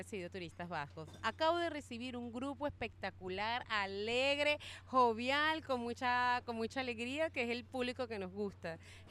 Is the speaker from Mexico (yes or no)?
no; Venezuela; disfrutamos mostrar no solamente el destino, sino lo que somos como venezolanos.